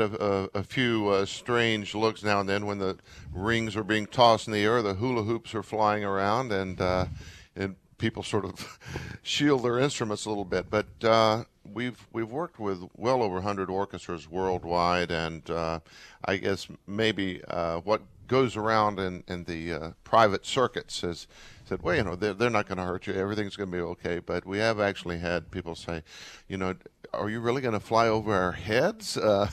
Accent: Brooklyn, New York, United States; now in Atlanta, United States; When I'm in Brooklyn, I'm from Brooklyn, and otherwise, I live in Atlanta.

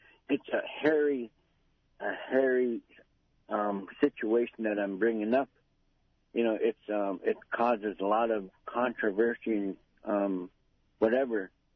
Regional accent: Bethel, United States; beautiful downtown Bethel when I lived there, and I'm pretty sure it's still beautiful over there. It's my hometown.

